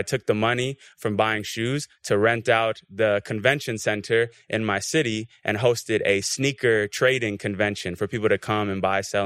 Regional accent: Florida, United States; Yeah, I'm from Florida, so, you know, I come to Dubai, I had to bring the traffic and the rain.

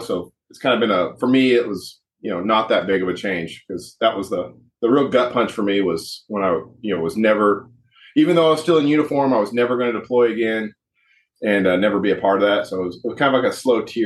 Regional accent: Oklahoma, United States; So, I grew up in Western Oklahoma. We had a cattle, I guess I'll use the word operation. We had about 500 acres on our river bottom land.

